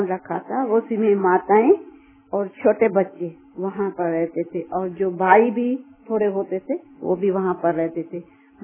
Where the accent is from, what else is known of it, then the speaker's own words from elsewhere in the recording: Hyderabad, Sindh, Pakistan; now in Karachi, Pakistan; जो हम हैदराबाद से कराची आए